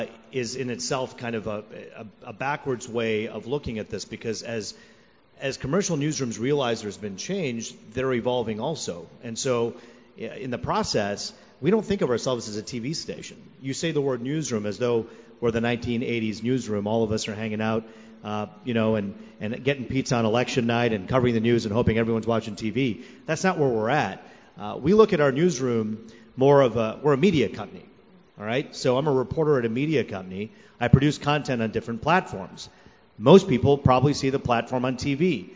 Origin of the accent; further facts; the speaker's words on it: Troy, Michigan, United States; I'm from Troy.